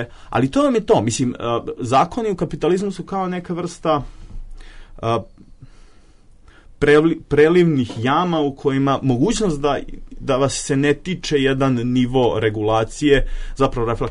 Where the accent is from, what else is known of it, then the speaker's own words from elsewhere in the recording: Obrenovac, City of Belgrade, Serbia; ako ste se sa periferije, a evo ja jesam, ja dolazim iz Obrenovca